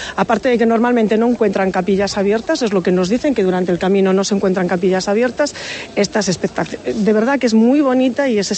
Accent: Ribadeo, Galicia, Spain; Yo soy de Ribadeo, sí.

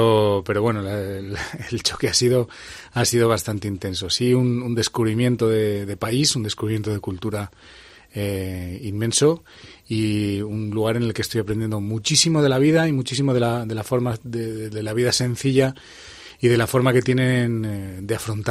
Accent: Zamora, Castile and León, Spain; un zamorano católico, muy orgulloso de su tierra

